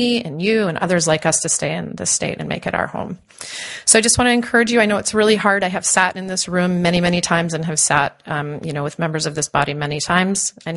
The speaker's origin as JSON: {"language": "English", "town": "Kodiak", "region": "Alaska", "country": "United States", "tie": "born or raised there", "said": "I grew up in the Alaska school system, starting with kindergarten in Kodiak in the early 1980s"}